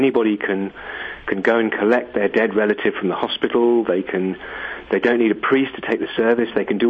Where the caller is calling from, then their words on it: Totnes, South West England, United Kingdom; I'm calling from the sunshine capital of the UK, which is Totnes in Devon.